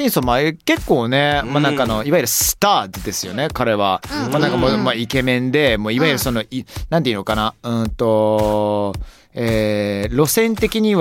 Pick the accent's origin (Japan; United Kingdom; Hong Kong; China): United Kingdom; イギリス人としてさなんか酒飲めないでどうなんだよって国民性みたいなところがあるから